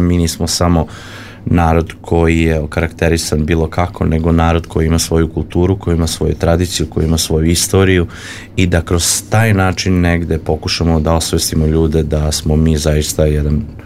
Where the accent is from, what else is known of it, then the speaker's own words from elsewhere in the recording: Serbia; samim tim angažovanjem nas profesionalaca koji dolazimo iz Srbije.